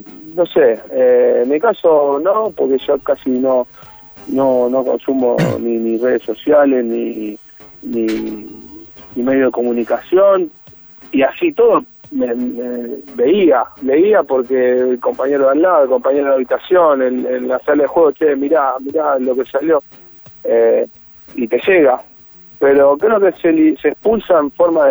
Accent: Argentina; Yo como argentino también me considero

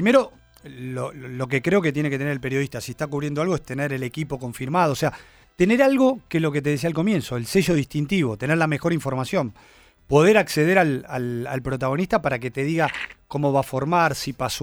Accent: Argentina; todo el mundo ya sabe que yo soy de argentino, lo digo permanentemente.

